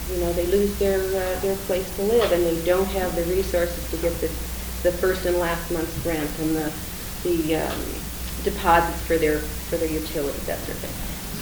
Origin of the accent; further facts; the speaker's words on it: Sacramento, California, United States; I'm from Sacramento.